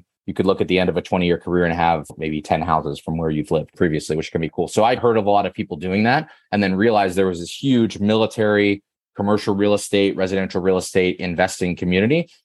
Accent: Missouri, United States; I grew up in Missouri originally. My go-to icebreaker fun fact is my hometown is the setting for the show Ozark on Netflix. So grew up on that lake

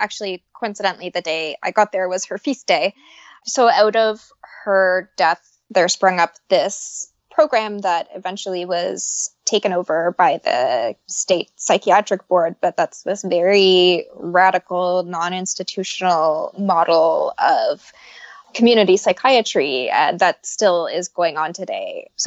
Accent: Canada; because I'm French Canadian

